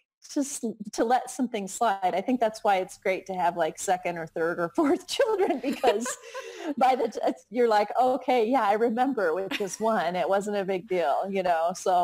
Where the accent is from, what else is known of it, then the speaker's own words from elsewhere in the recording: Iowa, United States; now in Indianapolis, United States; I'm in Indianapolis right now. I'm from Iowa.